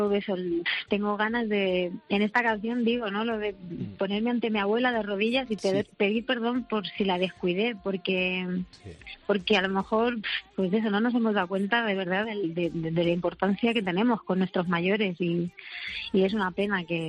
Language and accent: Spanish; Letur, Castilla-La Mancha, Spain; born or raised there